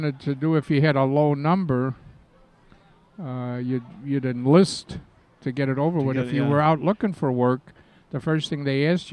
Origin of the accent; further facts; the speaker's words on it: Chicago, Illinois, United States; I grew up at 63rd and Hermitage, south side of Chicago.